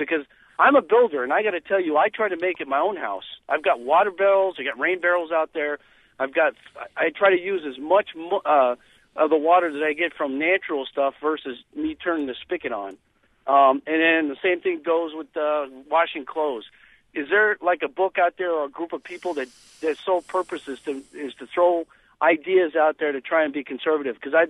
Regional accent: California, United States; now in Morris, United States; I grew up in the Southwest out in the deserts of California, and they've always had a water problem

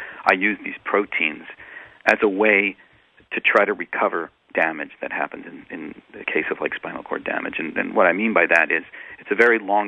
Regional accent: Florida, United States; I've been a diver my entire life. I grew up in Florida.

